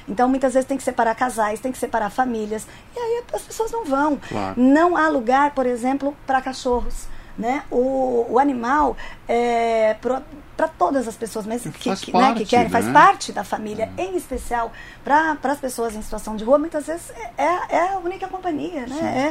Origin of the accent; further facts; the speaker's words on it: São Paulo, Brazil; a subprefeitura da minha região, eu sou da região de São Mateus, na Leste